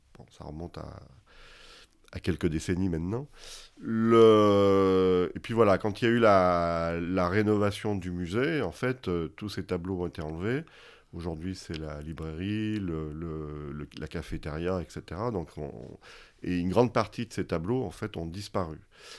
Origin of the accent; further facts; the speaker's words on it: Lyon, Auvergne-Rhône-Alpes, France; Je suis lyonnais.